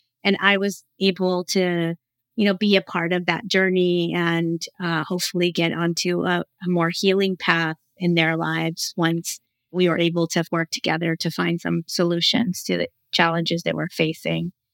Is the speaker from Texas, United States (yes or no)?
yes; Texas, United States; also born or lived in Mexico; But, you know, I grew up in Mexico. I grew up in South Texas and really in a community where I didn't really have even the words